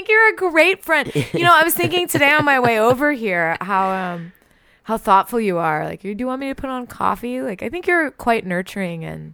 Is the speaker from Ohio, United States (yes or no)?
no; Texas, United States; And, you know, being a Texan, I haven't seen very much of like fall.